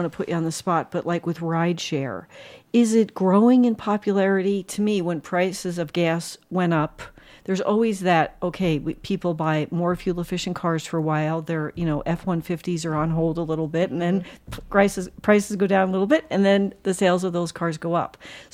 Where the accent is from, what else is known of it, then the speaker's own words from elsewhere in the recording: New Jersey, United States; I'm from Jersey, and I used to take the train from New Jersey to New York